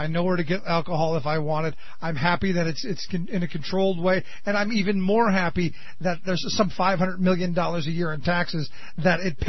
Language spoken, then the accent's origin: English; Cleveland, Ohio, United States; I go back from as a kid growing up in Cleveland